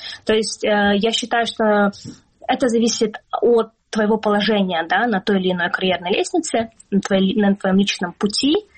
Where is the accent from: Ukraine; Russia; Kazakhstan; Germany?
Ukraine; Crimea; born there; мы с тобой родились в Крыму, мы крымские татарки